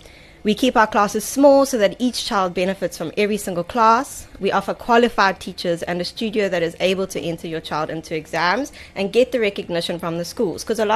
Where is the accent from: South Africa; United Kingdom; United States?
South Africa; Durban, KwaZulu-Natal; I grew up in Durban, and I teach at the same dance studio today that I grew up dancing in.